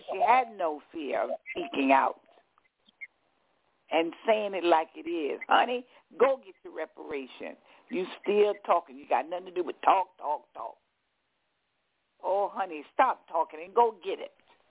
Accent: Harlem, New York, United States; And I kept saying, I'm from Harlem. And she said, yes, Harlem is your royal court.

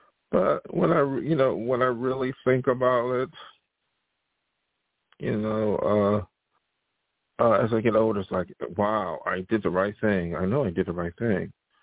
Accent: Buffalo, New York, United States; I dealt with people coming from my hometown, from Buffalo, New York

